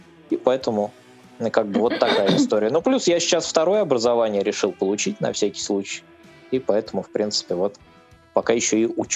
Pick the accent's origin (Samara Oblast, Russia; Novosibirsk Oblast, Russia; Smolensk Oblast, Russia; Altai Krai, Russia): Samara Oblast, Russia; Tolyatti; сам я из Тольятти, учился в Самарском государственном университете.